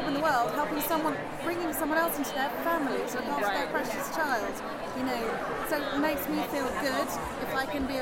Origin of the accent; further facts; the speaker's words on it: United Kingdom; But we're British and we're ex-super nannies, you know.